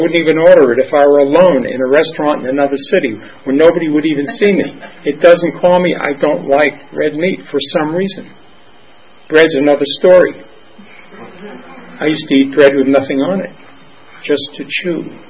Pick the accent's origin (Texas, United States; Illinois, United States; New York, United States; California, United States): California, United States; Los Angeles; I'm from Los Angeles.